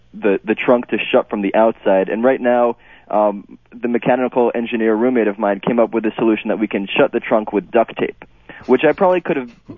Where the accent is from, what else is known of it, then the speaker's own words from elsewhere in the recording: Somerville, Massachusetts, United States; I'm from about a mile down the road in Somerville.